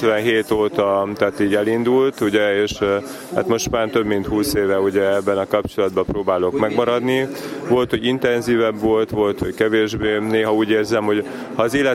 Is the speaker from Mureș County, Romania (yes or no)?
no; Oradea, Bihor, Romania; now in Sopron, Hungary; egy 4 gyermekes családapa, Sopronból jöttem, egyébként nagyváradi származású vagyok